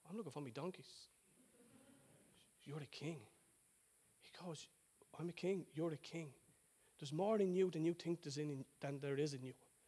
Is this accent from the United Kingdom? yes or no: no; Ireland; I don't know about you, but as an Irish person, it took me a long time to come into agreement with God.